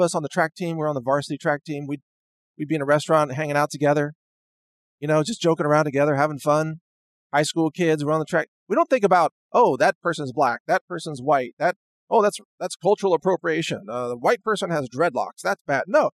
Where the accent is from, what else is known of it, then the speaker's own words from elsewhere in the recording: Midwest, United States; But I think I only heard that one time growing up in the Midwest.